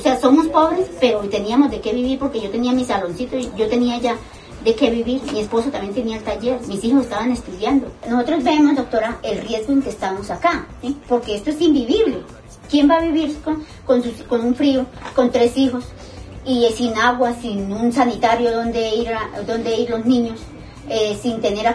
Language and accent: Spanish; Tolima, Colombia; Hay otra gente que viene del Meta, en iguales de condiciones como venimos nosotros del Tolima.